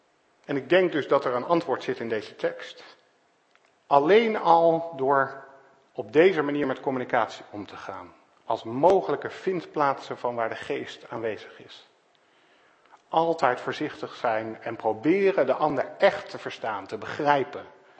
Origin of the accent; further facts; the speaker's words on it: Netherlands; Ik ben een Nederlander, ik ben daar misschien wel te nuchter voor.